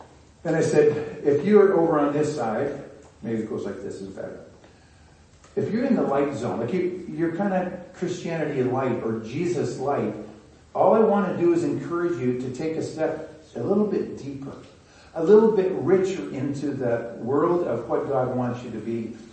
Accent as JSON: {"language": "English", "country": "Canada", "said": "I mean, we're Canadian. We do those kind of things."}